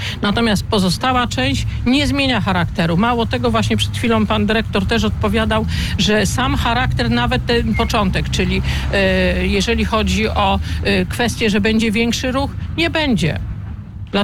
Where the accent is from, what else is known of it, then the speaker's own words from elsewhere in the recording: Kielce, Świętokrzyskie Voivodeship, Poland; Też jestem rodowitą Kielczanką. Zresztą na spotkaniu wcześniejszym mówiłam, wychowałam się na Starowarszawskim Przedmieściu. To jest środek Kielc